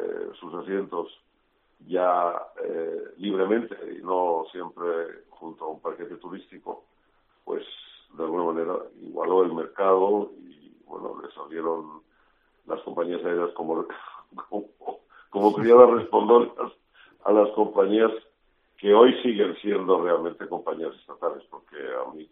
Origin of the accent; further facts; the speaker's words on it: Spain; yo realmente soy un español con una madre alemana y con un padre que era descendiente de alemanes, o sea que por lo tanto yo pues estoy entre las dos culturas